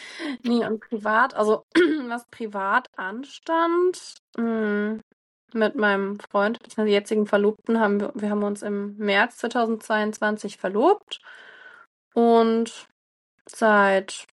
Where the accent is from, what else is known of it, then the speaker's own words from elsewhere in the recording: Freiburg, Baden-Württemberg, Germany; Ich bin jetzt 32 Jahre alt, hatte meine Diagnose im Dezember 22 und ich komme aus Freiburg.